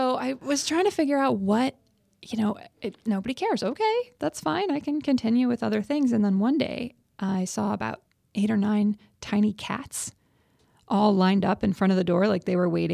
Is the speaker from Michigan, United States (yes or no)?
yes; Ann Arbor, Michigan, United States; I'm from Ann Arbor, and in Ann Arbor, there are fairy doors.